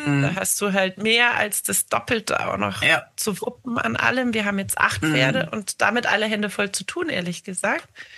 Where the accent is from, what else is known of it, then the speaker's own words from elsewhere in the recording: Starnberg, Bavaria, Germany; Also wir kommen aus dem Raum Starnberg, Münchner Süden.